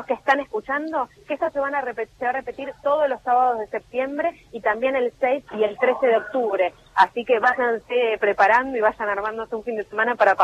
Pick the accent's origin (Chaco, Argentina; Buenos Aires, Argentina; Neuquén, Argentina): Buenos Aires, Argentina; nuestra identidad como porteños también tiene que ver mucho con el tango